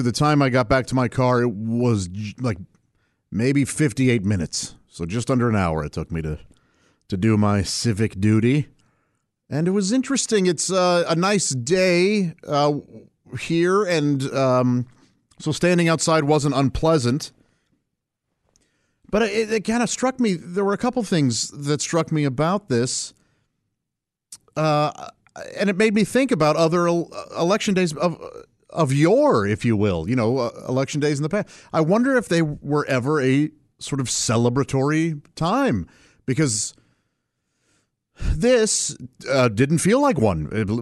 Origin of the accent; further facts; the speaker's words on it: St. Louis, Missouri, United States; When I grew up in St. Louis, oftentimes you would walk up to a house and in order to get candy, you would have to tell a joke